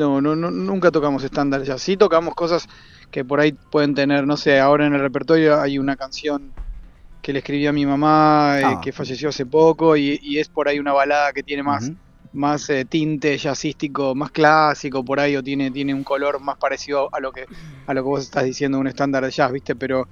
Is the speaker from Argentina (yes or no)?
yes; Avellaneda, Buenos Aires Province, Argentina; Así como yo me crié en Avellaneda y también es un lugar.